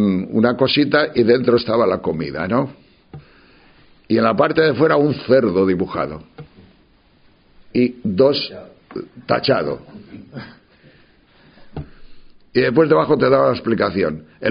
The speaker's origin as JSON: {"language": "Spanish", "town": "Tejerina", "region": "Castile and León", "country": "Spain", "said": "Yo soy de Tejerina"}